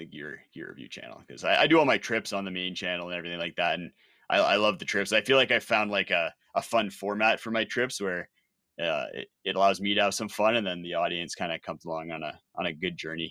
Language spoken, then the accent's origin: English; Canada; I'm Canadian.